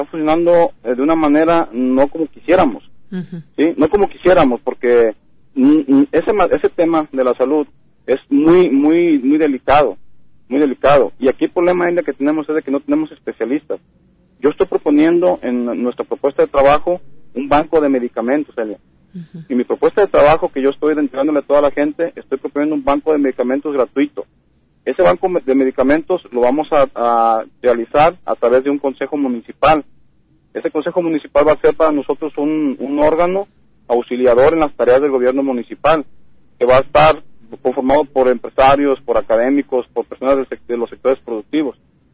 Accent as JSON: {"language": "Spanish", "town": "El Grullo", "region": "Jalisco", "country": "Mexico", "tie": "born or raised there", "said": "Soy del Grullo, aquí nací, la gente me conoce"}